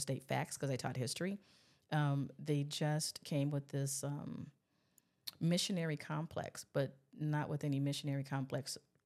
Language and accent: English; Chicago, Illinois, United States; born there; Yes, I am from Chicago. I was born here, but I was raised in other states, and I relocated back to Chicago after college.